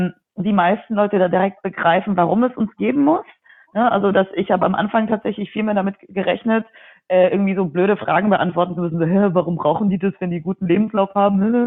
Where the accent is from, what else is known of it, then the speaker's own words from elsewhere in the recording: Baden-Württemberg, Germany; now in Berlin, Germany; ich bin ja Schwäbin, auch wenn man es nicht hört, ich bin ja eine Schwäbin in Berlin. und dass da, wo ich herkomme, am Bodensee